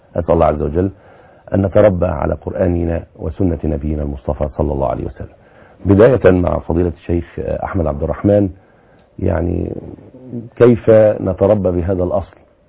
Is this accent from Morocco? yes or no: no; Egypt; وأن يحفظ بلادنا مصر